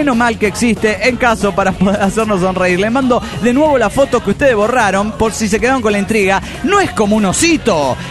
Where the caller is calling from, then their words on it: La Plata, Buenos Aires Province, Argentina; de La Plata, Argentina.